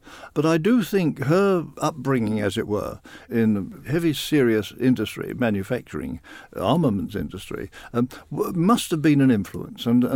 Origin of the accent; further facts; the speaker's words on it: London, United Kingdom; born there; I was born in Whitechapel Hospital